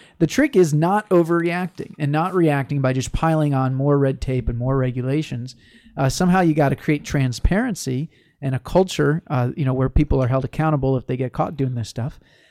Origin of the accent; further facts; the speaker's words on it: St. Louis, Missouri, United States; You know, I grew up in Missouri. And I have to say, in the St. Louis area, in the more cosmopolitan parts of Missouri, we call it Missouri.